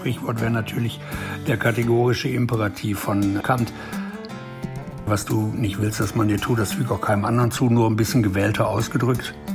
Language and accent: German; Gelsenkirchen, North Rhine-Westphalia, Germany; Ich bin im Ruhrgebiet groß geworden und in Gelsenkirchen, das ist die Stadt, zu der Schalke gehört